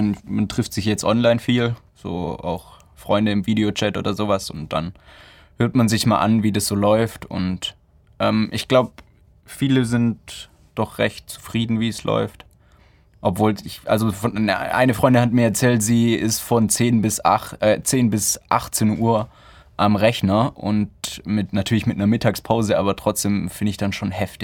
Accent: Unterjesingen, Baden-Württemberg, Germany; Ich komme aus dem wunderschönen Unterjesingen, also direkt neben Tübingen, vorortmäßig.

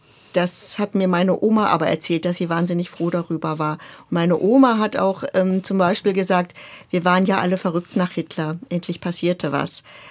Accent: Germany; Und ich habe gedacht, und ich bin Deutsche.

